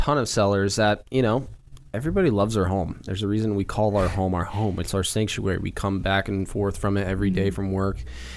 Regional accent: Turner, Oregon, United States; So the home I grew up in Turner, Oregon, was just listed and put back on the market.

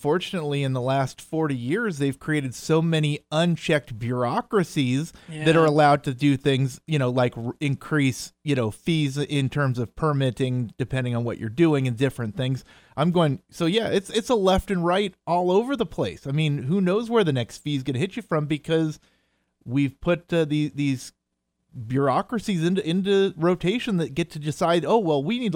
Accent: Oregon, United States; And they asked, you know, where are you from? We said, Oregon.

